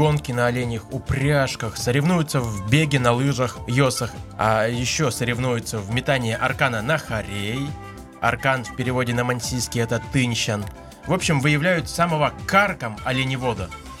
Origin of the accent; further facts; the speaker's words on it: Khanty-Mansi Autonomous Okrug, Russia; И мы родились и выросли в Югре.